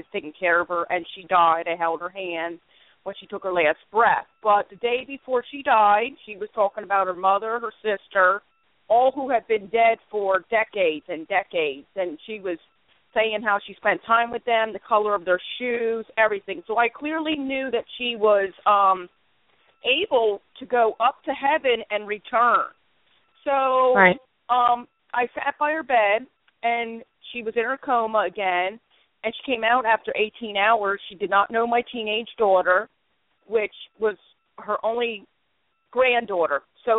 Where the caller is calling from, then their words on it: Philadelphia, Pennsylvania, United States; I am calling from Philadelphia, PA.